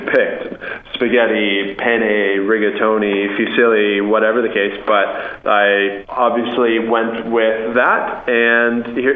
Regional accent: Canada; born there; in my defense, you know, I'm obviously Canadian born.

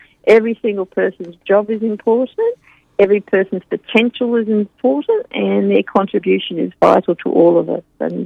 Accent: New South Wales, Australia; born there; because I was born in New South Wales, clearly from convict stock

